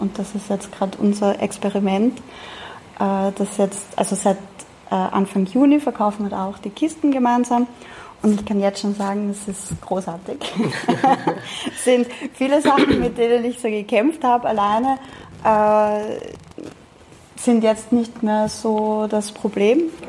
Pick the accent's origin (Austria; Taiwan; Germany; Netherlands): Austria; Klosterneuburg, Lower Austria; Ich komme ursprünglich aus Klosterneuburg, das ist gleich neben Wien. Nach über viele, viele verschiedene Wege habe ich da jetzt in die Südoststeiermark gebracht.